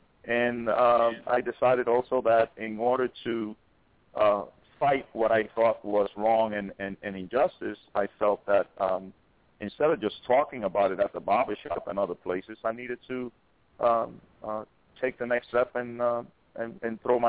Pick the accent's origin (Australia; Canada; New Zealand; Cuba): Cuba; now in New York City, United States; I grew up, I was born in Cuba. My parents obviously came to this country in the early 60s looking for a way out of that communism state. And we landed in, like most Cubans, in Miami, but only for just a short while.